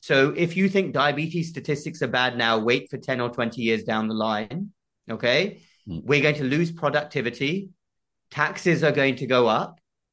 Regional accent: United Kingdom; I'm a proud citizen. I want America to win. I want the UK to win. I'm a Brit as well.

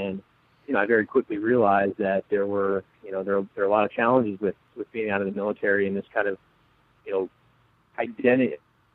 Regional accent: New York, United States; I used to make and sell maple syrup in my hometown back in upstate New York.

